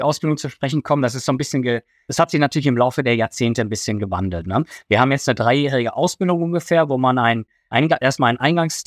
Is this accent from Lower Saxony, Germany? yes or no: no; Eckernförde, Schleswig-Holstein, Germany; also born or lived in Ruhrgebiet; Ich werde dieses Jahr 45 Jahre alt, komme aus Eckernförde, gebürtig aus dem Ruhrgebiet